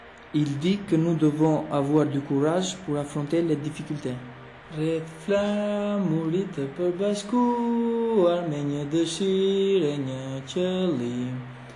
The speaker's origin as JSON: {"language": "French", "country": "Kosovo", "second_language": "French", "moved": "yes", "lives_now": "France", "said": "Je viens du Kosovo. Je suis en France depuis 2 ans."}